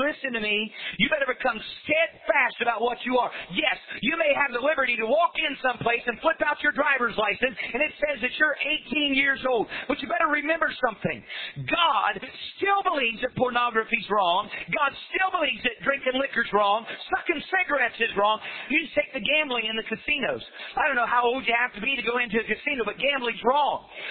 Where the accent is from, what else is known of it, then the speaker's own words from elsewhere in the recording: Winchester, Indiana, United States; now in West Virginia, United States; I grew up in Winchester, Indiana. About 9 miles away from my hometown was the border for Ohio, a city called Union City, Ohio.